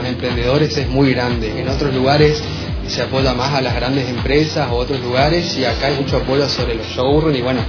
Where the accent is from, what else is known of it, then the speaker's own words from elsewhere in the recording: San Juan, Argentina; Sobre todo yo que soy de San Juan, no soy de acá